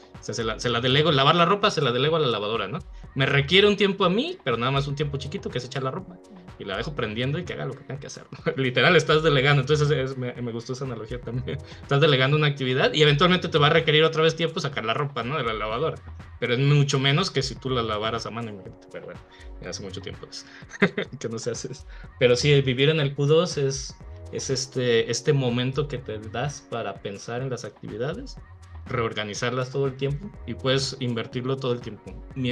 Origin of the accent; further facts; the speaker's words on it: Guadalajara, Jalisco, Mexico; sobre todo los que somos tapatíos, que nos gusta